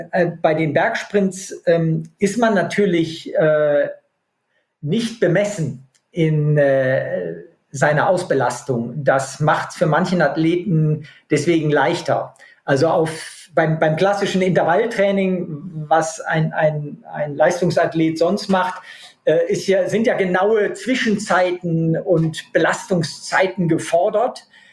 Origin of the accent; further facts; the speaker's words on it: North Rhine-Westphalia, Germany; in meiner Heimat am Niederrhein